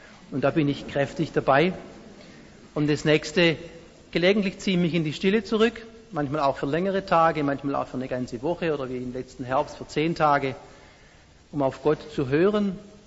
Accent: Baden-Württemberg, Germany; kurz vor meiner Heimatstadt Harthausen-Goxen, bin ich gestürzt

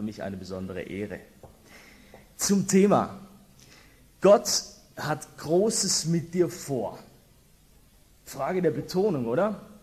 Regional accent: Stuttgart, Baden-Württemberg, Germany; born or raised there

